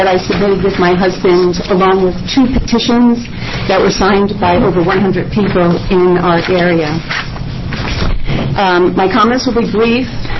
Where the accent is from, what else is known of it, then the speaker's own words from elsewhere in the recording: Eugene, Oregon, United States; I'm from Eugene. I live six blocks from the site of the proposed U of O basketball arena